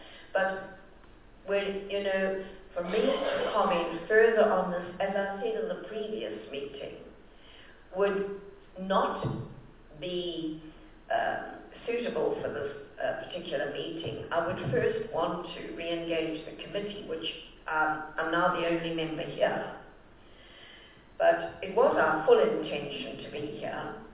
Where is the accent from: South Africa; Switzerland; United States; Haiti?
South Africa; I'm a South African.